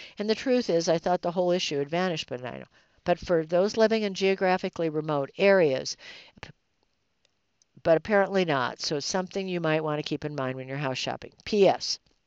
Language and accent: English; Lincoln, Nebraska, United States; those in my hometown in Lincoln, Nebraska